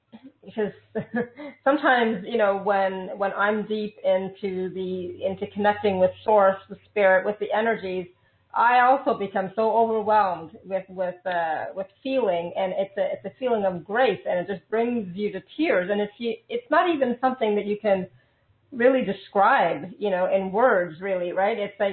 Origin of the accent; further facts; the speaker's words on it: India; English is a second language; I mean, I'm Indian. I'm from India. All I knew was about was gods and goddesses.